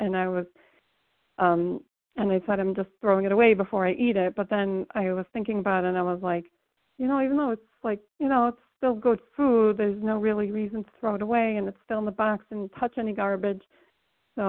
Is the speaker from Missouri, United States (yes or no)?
no; New Jersey, United States; I'm calling. I'm from New Jersey, currently in Minnesota.